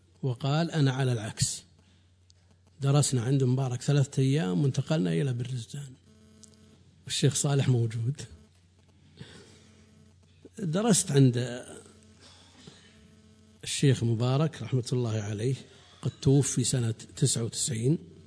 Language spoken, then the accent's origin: Arabic; Buraydah, Al-Qassim, Saudi Arabia; نشأت كما ينشأ أقراني في بلدي بريدة في السنوات الأولى طفلا